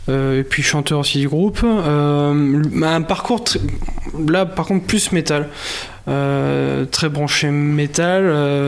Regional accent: Bordeaux, Nouvelle-Aquitaine, France; moi je suis originaire de Bordeaux à la base. Donc j'ai débarqué dans la Vienne il y a 5 ans, en 2013.

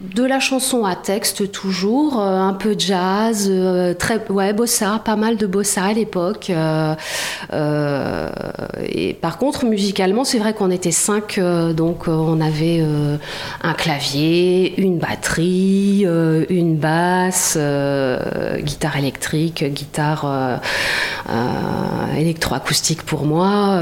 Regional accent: Centre-Val de Loire, France; Non, je suis tourangelle. Je viens de Touraine et voilà.

